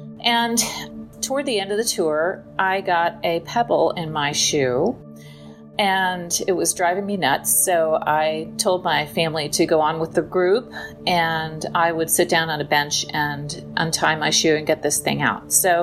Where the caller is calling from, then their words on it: Virginia, United States; I'm calling from Virginia.